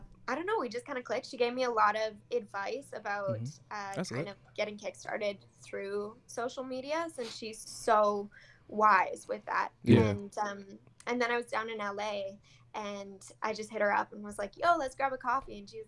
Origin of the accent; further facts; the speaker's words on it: Alberta, Canada; And so I'm from Alberta, which is like the Texas of Canada.